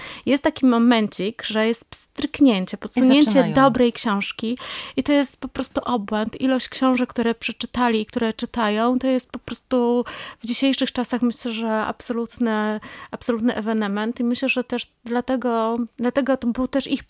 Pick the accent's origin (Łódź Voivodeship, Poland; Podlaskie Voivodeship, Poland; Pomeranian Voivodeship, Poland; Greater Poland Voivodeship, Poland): Greater Poland Voivodeship, Poland; Poznań; My jesteśmy z Poznania.